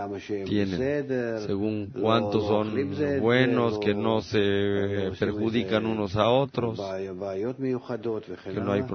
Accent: Givat Shmuel, Central District, Israel; Yo vengo de Givat Shmuel.

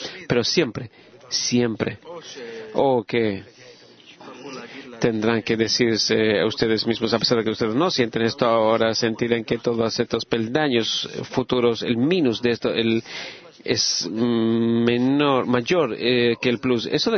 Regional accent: Switzerland; de Suiza.

